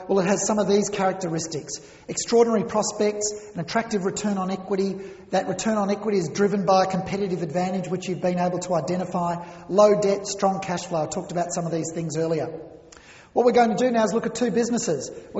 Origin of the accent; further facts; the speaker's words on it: Melbourne, Victoria, Australia; So I grew up in West Brunswick here in Melbourne